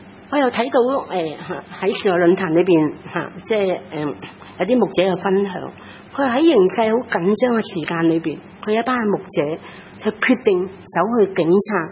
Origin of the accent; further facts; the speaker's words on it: Hong Kong; 其实我们香港人所经历的都是令到我们感到很失望，很灰心，很绝望